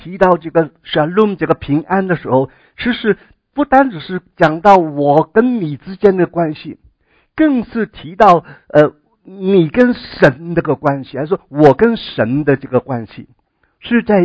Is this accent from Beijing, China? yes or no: no; Guangdong, China; 可能是广东人的用词，可能你们在国内没有听过，说不定哈。我们广东人哈，我小的时候哈，60年代哈